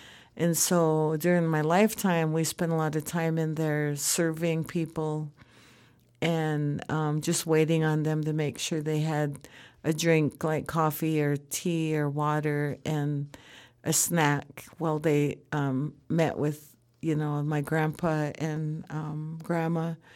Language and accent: English; Siksika, Alberta, Canada; And myself, I grew up here, and my family's from here, both sides, and born and raised in Siksika.